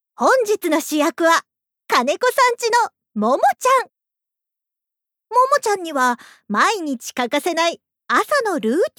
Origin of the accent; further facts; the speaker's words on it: Matsudo, Chiba, Japan; 私は千葉県松戸市出身で、松戸のお祭りやイベント、いろいろなところで MC をさせていただいたりしています。